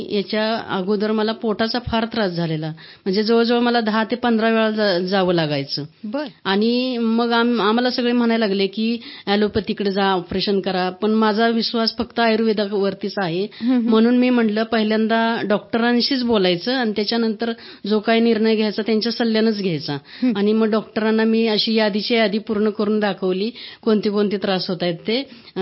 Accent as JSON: {"language": "Marathi", "town": "Wai", "region": "Maharashtra", "country": "India", "said": "मी वाईवरून आले।"}